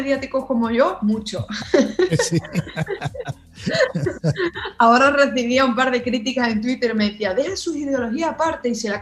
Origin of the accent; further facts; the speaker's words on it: United States; aparte de abogada, soy estadounidense y tengo una mentalidad también europea